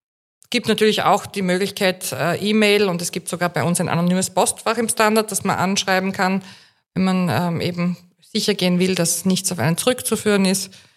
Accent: Graz, Styria, Austria; wenn du als Grazerin wohin kommst, das höre ich auch sehr oft von anderen Grazerinnen, die in Wien leben

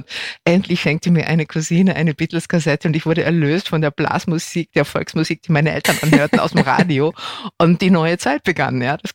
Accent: West Germany, Germany; ich bin in Westdeutschland aufgewachsen

